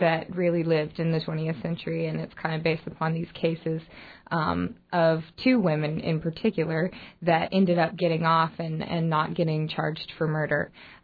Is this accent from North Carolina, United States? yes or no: yes; North Carolina, United States; I'm from North Carolina originally.